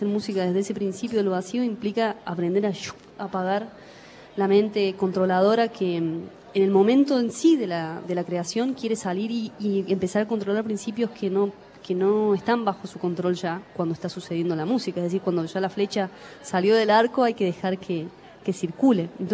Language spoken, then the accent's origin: Spanish; Córdoba, Argentina; born there; nací en Córdoba, pero nómade, de esencia nómade.